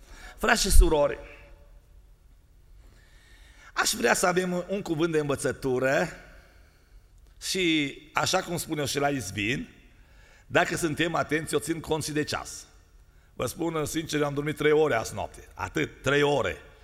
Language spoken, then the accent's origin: Romanian; Izvin, Timiș County, Romania; Și m-a întrebat, de unde ești? Zic, de la Izvin.